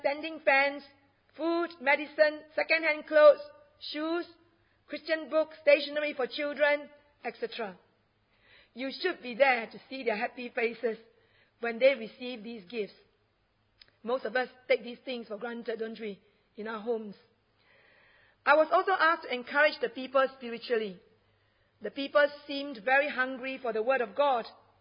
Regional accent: Johor, Malaysia; an overcrowded detention centre in Pekan Nanas, which is in my home state, very notorious place.

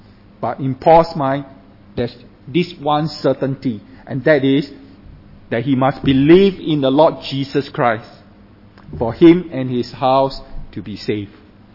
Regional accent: Singapore; and I'm from Singapore

